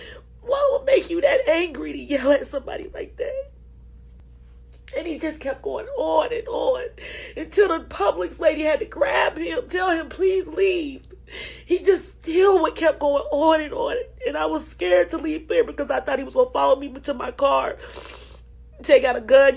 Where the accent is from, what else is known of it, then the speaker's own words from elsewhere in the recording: United States; And I'm thinking, like, I'm from America.